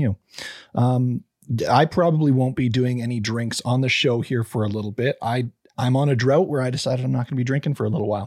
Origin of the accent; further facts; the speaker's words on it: Canada; I'm not Spanish speaking. So I want to apologize in advance. It is not my tongue. I am Canadian.